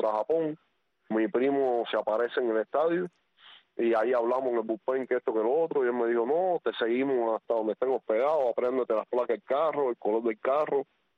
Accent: Cuba; moved away; yo me recuerdo exacto, salimos de Cuba un 7 de julio del 93 y pasábamos por Miami el 7 de julio.

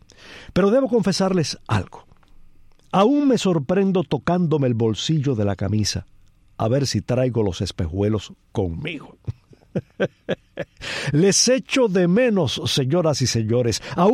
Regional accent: Cuba; como buen cubano

